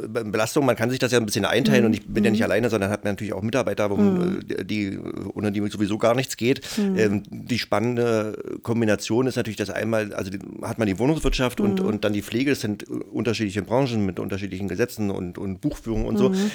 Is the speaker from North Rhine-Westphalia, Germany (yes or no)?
no; Berlin, Germany; also born or lived in Brandenburg; Ja, ich komme eigentlich aus dem Osten von Brandenburg. Also meine Familie kommt aus Münchenberg und ich habe aber meine Kindheit in Berlin verbracht, weil meine Eltern zum Studium nach Berlin gezogen sind.